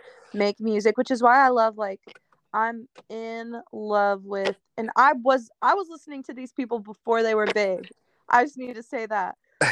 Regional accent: Philadelphia, Pennsylvania, United States; Mine's kind of generic, but it's … okay. It's because I'm from Philly.

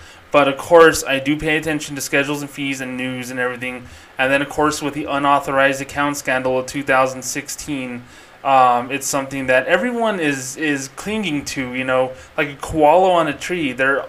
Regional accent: Albuquerque, New Mexico, United States; and my home state of Albuquerque, New Mexico

